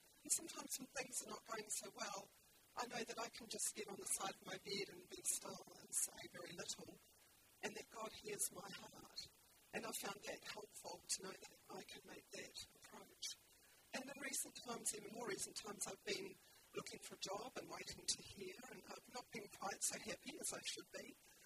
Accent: New Zealand; I'm from New Zealand. I've been here for 2 years and 7 months.

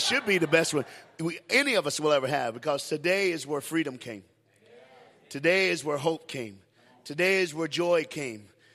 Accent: United States; But see, I'm an American, so let me put that in American terms.

